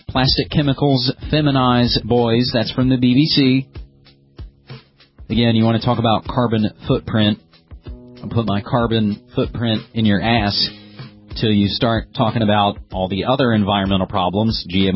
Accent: West Virginia, United States; now in Oregon, United States; And I believe my home state of West Virginia, of which we'll have a little bit on at the very end of this episode, kind of going home, the country roads, I believe West Virginia ranks number 42 on the list.

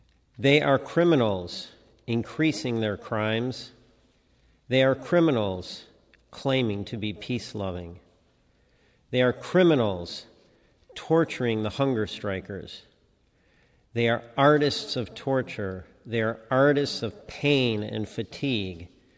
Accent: Yemen; unavailable in my home country of Yemen.

